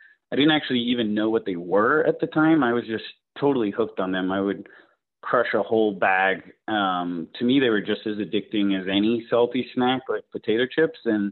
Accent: New York, United States; I'm from New York, but my dad is from Rome, and I used to be let free in the small towns of Italy as a kid

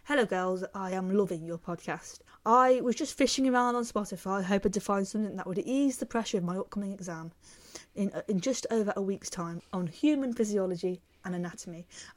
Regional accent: Israel; first language Hebrew; English is a second language; moved away; I was born in Israel and grew up with Hebrew as my first language, before I then left about 7 years ago and went to live and travel in Europe.

